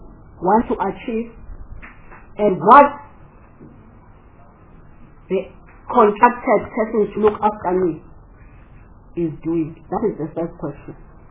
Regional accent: Harding, KwaZulu-Natal, South Africa; born there; Because I live in that province and I was born in Harding, and Harding is 59 kilometers from Port Shepstone.

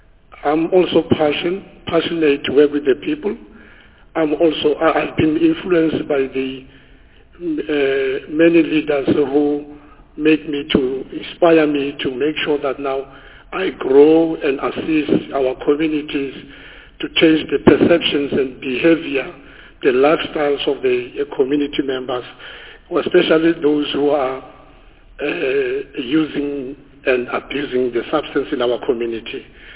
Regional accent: Free State, South Africa; I'm from Free State, and I'm born in Free State.

